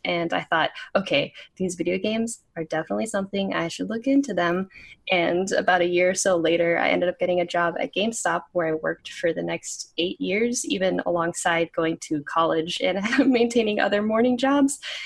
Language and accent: English; Florida, United States; Well, I grew up in Florida, and there I didn't really have a lot of access to video games growing up.